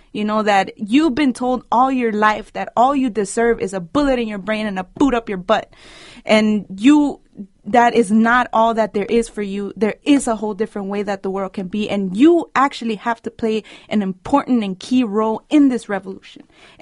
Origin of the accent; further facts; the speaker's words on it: California, United States; I grew up in South Central. I grew up in these streets, and I know this feeling